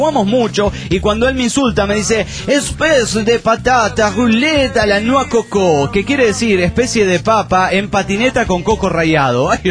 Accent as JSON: {"language": "Spanish", "town": "Barcelona", "region": "Catalonia", "country": "Spain", "said": "de Barcelona, España."}